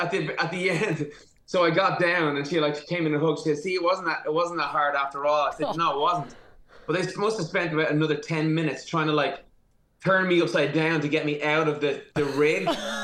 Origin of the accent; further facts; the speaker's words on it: Ireland; Yeah, look, you know, we're Irish, we're around, we rock.